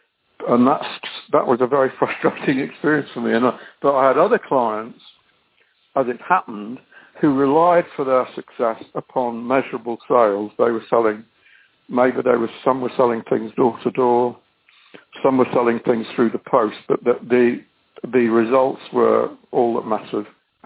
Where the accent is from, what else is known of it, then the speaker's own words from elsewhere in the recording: Manchester, North West England, United Kingdom; also born or lived in Liverpool; in Manchester, which is where I come from. Well, I was born in Liverpool.